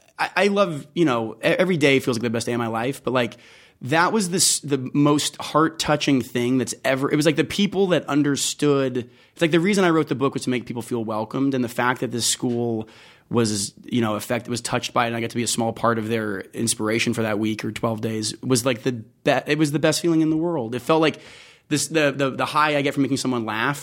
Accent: Las Vegas, Nevada, United States; I'm from Las Vegas, born and raised.

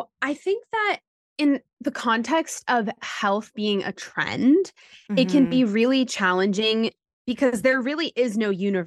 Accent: New York City, New York, United States; Growing up in New York City, and, you know, around great food, healthy options, like a lot of options even

